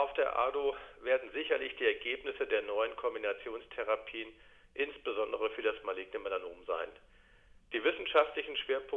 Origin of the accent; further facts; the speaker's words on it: Dresden, Saxony, Germany; den wissenschaftlichen Austausch mit Kolleginnen und Kollegen in meiner Heimatstadt Dresden